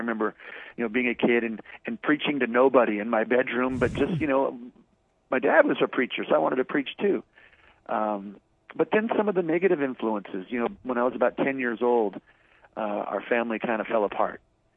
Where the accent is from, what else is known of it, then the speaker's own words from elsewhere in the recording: Oakland, California, United States; I grew up in the Bay Area. I was born in 61. My parents lived in Oakland, so I was born in Oakland, California. And we stayed in the Bay Area for pretty much all our life